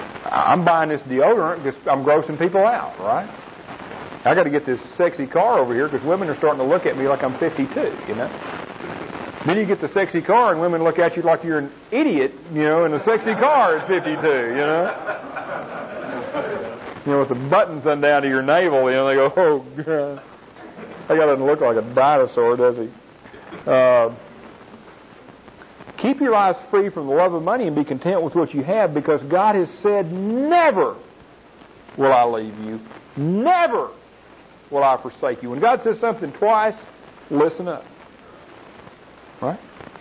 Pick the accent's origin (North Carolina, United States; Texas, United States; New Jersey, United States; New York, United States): Texas, United States; I'm from East Texas, and I'm a little slow, but I can add two and two and get four.